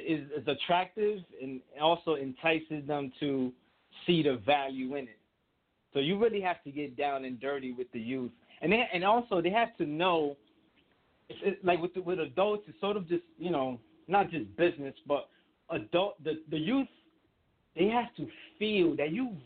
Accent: Paterson, New Jersey, United States; because of my own experience being a troubled youth growing up in Patterson, getting in trouble, stealing cars, selling drugs.

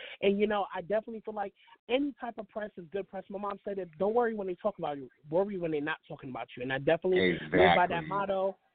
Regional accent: New York, United States; She's from New York. I'm from New York.

